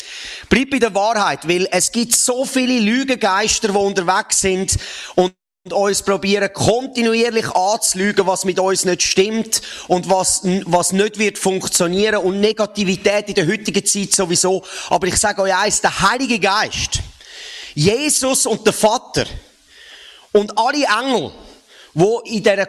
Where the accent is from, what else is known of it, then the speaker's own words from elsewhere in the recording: Mettmenstetten, Zurich, Switzerland; Ich bin aus Mettmerstetten im schönen Säuliamt